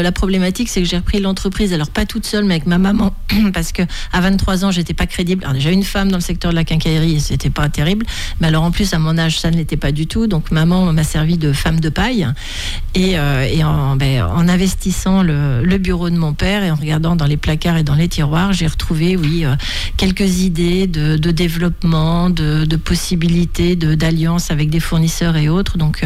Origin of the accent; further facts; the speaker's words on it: Challans, Pays de la Loire, France; also born or lived in Les Sables-d'Olonne; Et puis après, la vie professionnelle de mes parents nous a fait sortir de la Vendée. Mais dès mes 8 ans, je suis vite revenue à Challans et je ne l'ai pas quittée depuis.